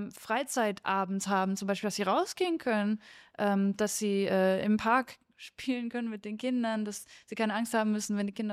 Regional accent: Germany; Da merkt man auch, glaube ich, als Deutsche manchmal so, was wir so für selbstverständlich erachten, was hier auch einfach wirklich wertgeschätzt wird.

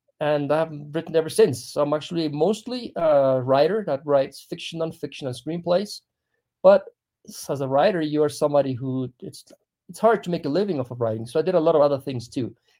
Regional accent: Ecuador; I was raised here in Ecuador mostly.

